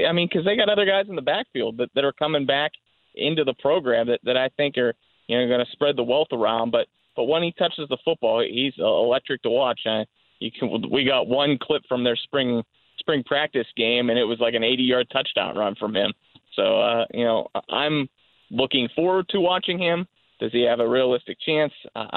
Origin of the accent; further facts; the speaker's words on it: Syracuse, New York, United States; It's something you can say, we're from Syracuse, we went to Syracuse University.